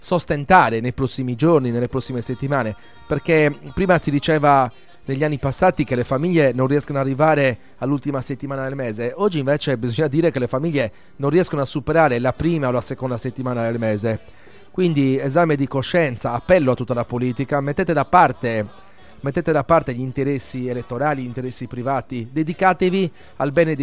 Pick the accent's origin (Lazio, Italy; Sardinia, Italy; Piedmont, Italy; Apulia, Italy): Sardinia, Italy; Ma noi da sardi questo urlo lo stiamo lanciando già da un bel po' di tempo.